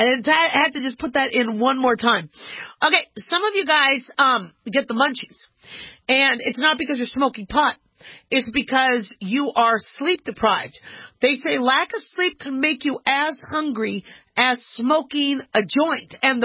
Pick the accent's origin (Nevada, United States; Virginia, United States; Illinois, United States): Nevada, United States; Las Vegas; And then my hometown, Las Vegas, again making headlines